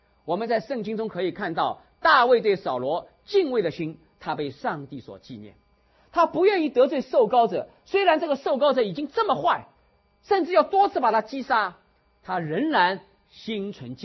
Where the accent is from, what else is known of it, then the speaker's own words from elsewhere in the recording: China; 特别是我们这一群从大陆出来的弟兄姐妹。10年前，那时候我在那个洛杉矶，正好在读神学，那是95年的时候。